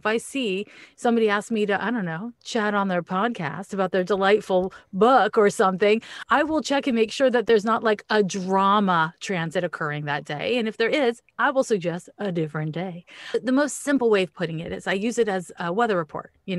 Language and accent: English; Montreal, Quebec, Canada; I'm from Montreal, Quebec. I was born in the mid-70s